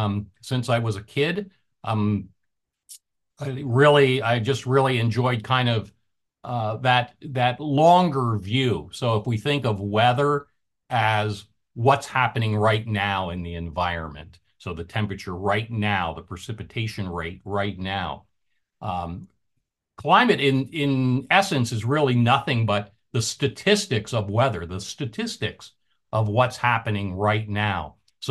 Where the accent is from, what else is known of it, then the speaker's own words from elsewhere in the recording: Pennsylvania, United States; I grew up in Southeast Pennsylvania, being the Pennsylvania Dutch boy that I am.